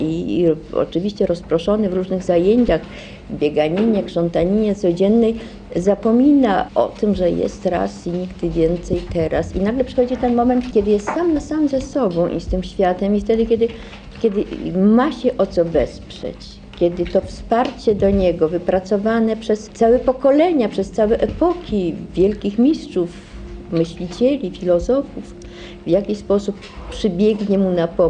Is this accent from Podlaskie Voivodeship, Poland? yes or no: no; Lublin Voivodeship, Poland; Spędziłam dzieciństwo w lasach biłgorajskich, w tamtych okolicach, w tych wioseczkach jakichś takich piaszczystych, gdzie wszyscy żyli w zupełnie innym jak gdyby wymiarze.